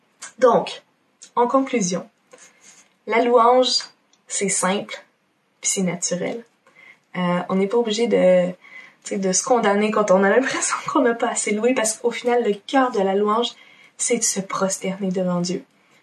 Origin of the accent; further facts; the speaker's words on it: Quebec, Canada; en tant que Québécois, ça ressemble à quoi une louange québécoise?